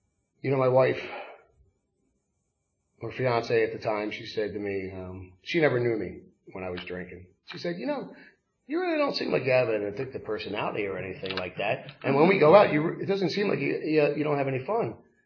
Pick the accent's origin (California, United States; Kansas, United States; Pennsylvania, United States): Pennsylvania, United States; Philadelphia; I was born and raised in Germantown, Philadelphia. I don't know if some of you people may know about that area, right? I lived on Norwood Street, right off of Nedro Avenue.